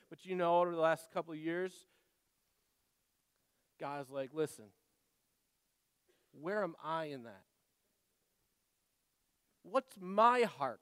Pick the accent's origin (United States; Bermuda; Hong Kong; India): United States; I'm American after all.